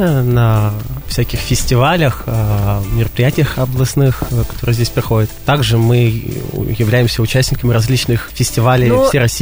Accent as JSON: {"language": "Russian", "region": "Sakha Republic", "country": "Russia", "tie": "born or raised there", "lives_now": "Yuzhno-Sakhalinsk, Russia", "said": "Не вообще отсюда. Родом с Сахи, а так живу в Южно-Сахалинске, да."}